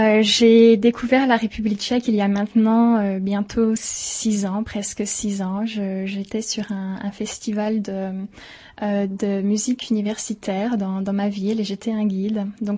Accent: Bourgogne-Franche-Comté, France; also born or lived in Paris; now in Prague, Czechia; je suis originaire de Franche-Comté. Je suis à Prague parce que je suis venue ici il y a maintenant 3 ans

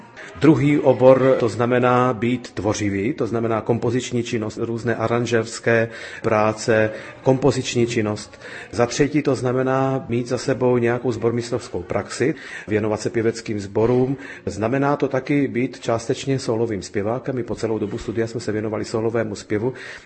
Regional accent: Pereg, Pest, Hungary; Moje rodina přišla sem ze středních Čech kolem roku 1864, takže já jsem vlastně pátá generace Čechů, kteří se tady vlastně narodili.

